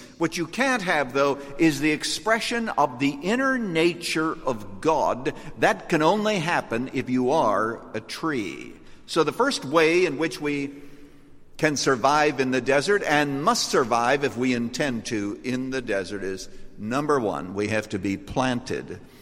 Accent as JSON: {"language": "English", "country": "Canada", "tie": "born or raised there", "said": "when I was growing up in Canada, it was kind of cold up there."}